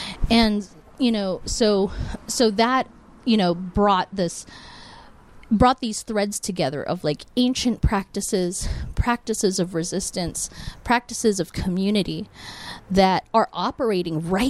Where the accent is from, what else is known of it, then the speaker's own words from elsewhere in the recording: Burbank, California, United States; I grew up in Los Angeles in Burbank, California.